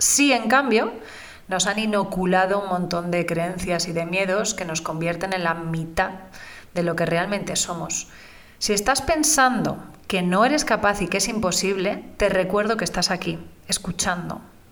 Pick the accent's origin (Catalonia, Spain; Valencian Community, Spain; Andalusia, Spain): Catalonia, Spain; Barcelona; born there; Nací en el 73, en Barcelona